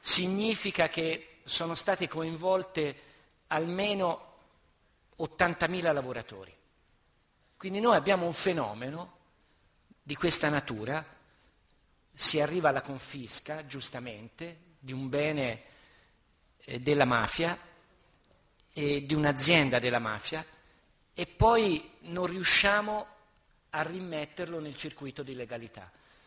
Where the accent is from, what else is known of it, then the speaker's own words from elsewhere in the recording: Tuscany, Italy; Io sono un toscano